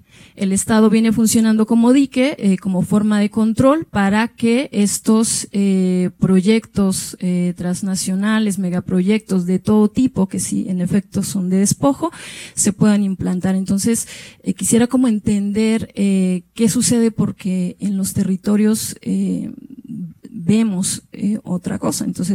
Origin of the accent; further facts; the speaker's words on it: Oaxaca, Mexico; yo soy del Istmo de Tehuantepec en Oaxaca